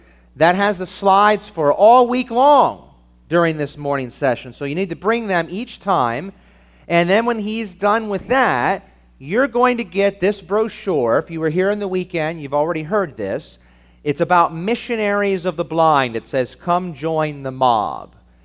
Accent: York, Pennsylvania, United States; York, Pennsylvania is where I grew up, and that's my hometown where my family lives

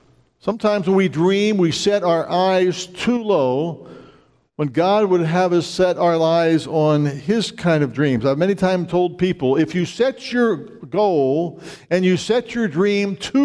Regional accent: Pennsylvania, United States; when I was a kid in the farm growing up in Pennsylvania

